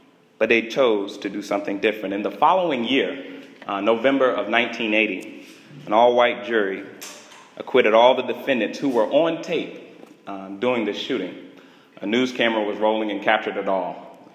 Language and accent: English; Greensboro, North Carolina, United States; So I want to start by giving you some context where I come from. I was born in North Carolina, and most of my young adulthood and maturity came by way of Greensboro.